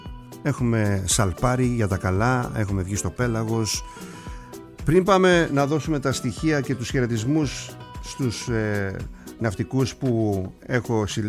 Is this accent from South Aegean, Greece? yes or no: yes; Kasos, South Aegean, Greece; Οι δύο πρώτοι ήταν από την Κάσο, το νησί μου